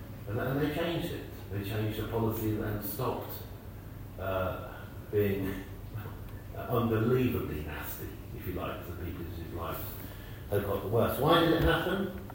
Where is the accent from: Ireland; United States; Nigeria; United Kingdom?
United Kingdom; Oxford, South East England; I grew up in Oxford in the 1970s.